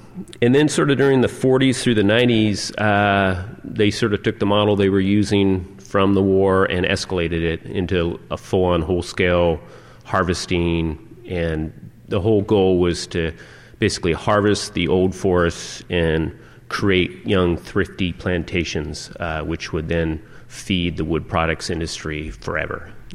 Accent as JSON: {"language": "English", "region": "California", "country": "United States", "said": "I'm a Californian, you know, I moved here, didn't go home."}